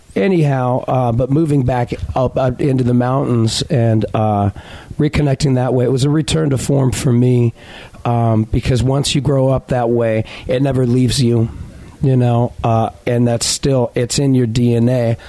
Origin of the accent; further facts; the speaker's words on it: Long Beach, California, United States; I moved away from Southern California, from Long Beach, and from where I am from, and moving to the South